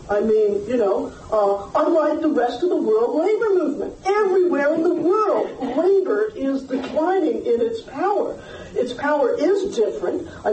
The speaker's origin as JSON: {"language": "English", "country": "Canada", "said": "the joke about, as a Canadian, we used to say"}